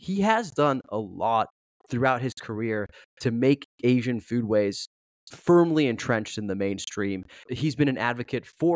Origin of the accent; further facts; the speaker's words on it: Switzerland; now in Los Angeles, United States; It actually reminds me of growing up in Switzerland.